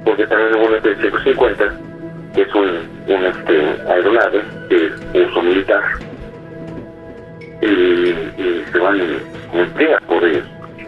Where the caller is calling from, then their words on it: Toluca, State of Mexico, Mexico; De Toluca.